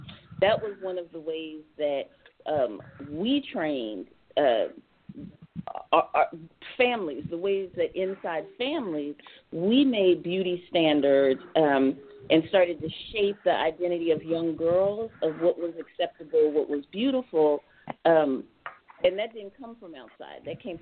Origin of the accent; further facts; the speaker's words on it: the South, United States; And growing up in the South, my grandmother had, sounds like the same kind of hair that you have, is kind of wavy.